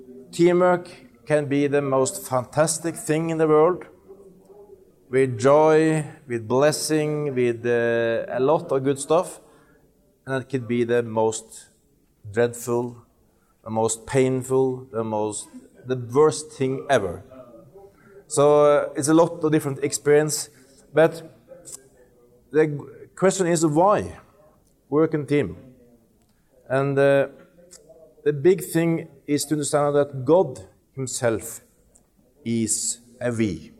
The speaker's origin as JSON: {"language": "English", "country": "Norway", "second_language": "English", "said": "I'm from Norway. And I'm speaking the most common language in the world, bad English."}